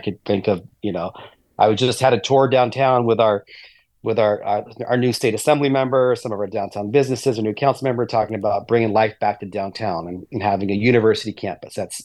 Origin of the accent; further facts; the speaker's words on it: Sacramento, California, United States; if I am elected mayor of my great city, my hometown of Sacramento